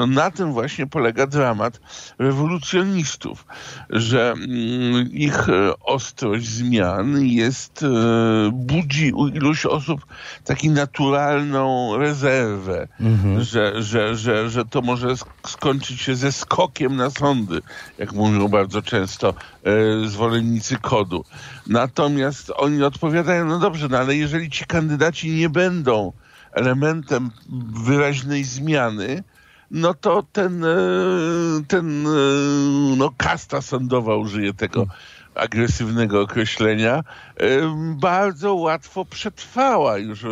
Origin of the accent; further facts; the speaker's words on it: Gdańsk, Pomeranian Voivodeship, Poland; Jako stary gdańszczanin